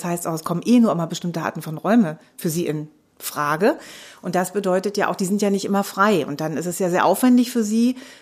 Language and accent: German; Berlin, Germany; auch als Berliner muss man natürlich auch für die Schwaben unter uns eine gute Antwort parat haben.